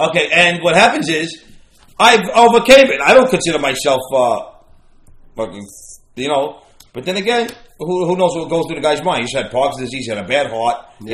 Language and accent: English; Bronx, New York, United States; I'm a guy from the South Bronx. And I got to live like these good things.